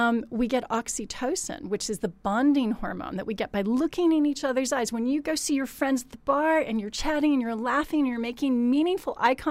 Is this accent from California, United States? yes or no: yes; California, United States; now in England; with the gray here in England, I'm from Southern California.